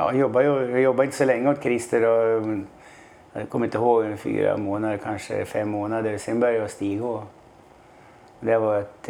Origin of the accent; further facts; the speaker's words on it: Sundsvall, Västernorrland County, Sweden; jag är från Sundsvall då. 3 mil utanför Sundsvall. Och min pappa var jordbrukare, eller skogsbonde kan man säga.